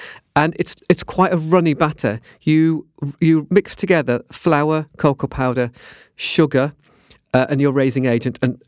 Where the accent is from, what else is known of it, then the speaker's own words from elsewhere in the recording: Durham, North East England, United Kingdom; also born or lived in Yorkshire; Because I'm a Yorkshire lad who grew up in Durham.